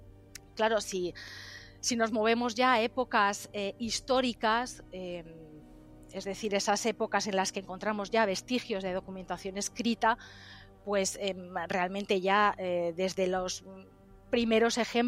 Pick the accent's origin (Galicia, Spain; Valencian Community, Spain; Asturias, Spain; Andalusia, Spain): Galicia, Spain; mi pueblo de Galicia, en el que crecí, en el que me crié